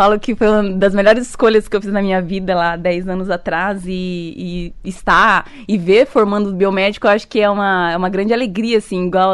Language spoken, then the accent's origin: Portuguese; Altônia, Paraná, Brazil; born there; also born or lived in Umuarama / Curitiba; now in Cascavel, Brazil; Eu sou de fora. Eu nasci em Altônia, é perto. Uhum. Estudei em Umuarama, foi a primeira turma de biomedicina de Umuarama. E aí depois disso fui, estudei, morei em Curitiba, voltei. E agora estou em Cascavel.